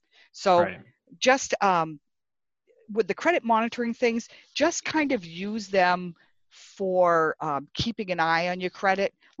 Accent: Goffstown, New Hampshire, United States; I grew up in Goffstown, New Hampshire, which is not far from here.

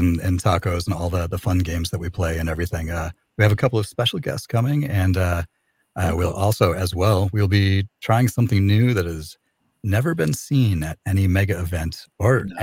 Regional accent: New York, United States; I listed as my hometown. I'm from New York, but you know, I tell people I'm from Flagstaff, right?

